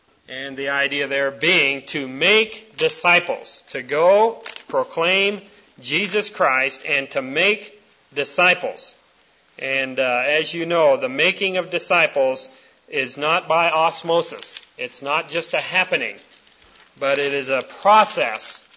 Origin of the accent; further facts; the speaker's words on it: Canada; I am a Canadian